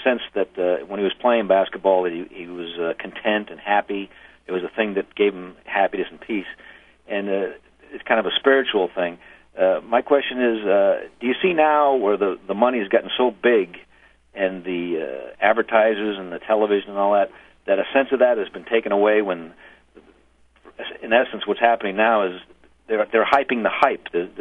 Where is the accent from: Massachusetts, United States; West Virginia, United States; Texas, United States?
Massachusetts, United States; Boston; And I grew up in Boston, and there were some great rivalries with the Celtics and the Cincinnati Royals.